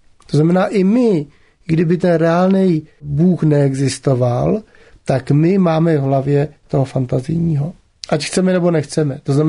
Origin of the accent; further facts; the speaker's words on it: Předslavice, South Bohemian Region, Czechia; na střední škole, celou střední školu jsem dělal varhaníka u nás v Předslavicích.